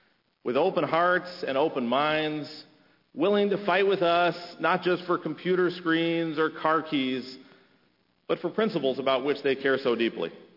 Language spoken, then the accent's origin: English; Eugene, Oregon, United States; When I was growing up in Eugene, I remember that my dad often wore a pin